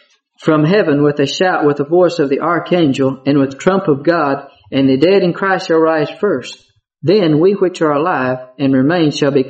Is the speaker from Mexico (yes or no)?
yes; Cuernavaca, Morelos, Mexico; I grew up in Cuernavaca. I lived in Cuernavaca for 13 years. I know the people. I know how they think. I have the problem of thinking in English.